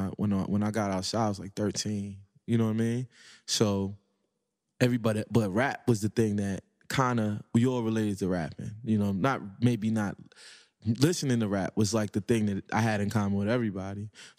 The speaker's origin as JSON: {"language": "English", "town": "Brooklyn", "region": "New York", "country": "United States", "tie": "born or raised there", "said": "What I can remember about growing up in Brooklyn is that, some of my memories, my fondest memories?"}